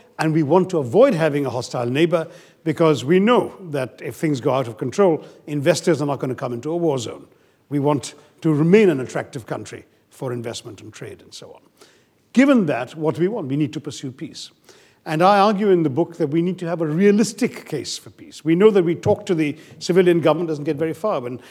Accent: India; Well, I mean, as an Indian, there are limitations to anything that I could accomplish

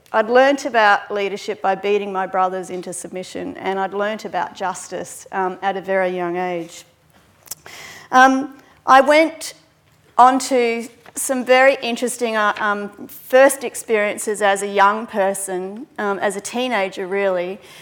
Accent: Brisbane, Queensland, Australia; I come from Brisbane.

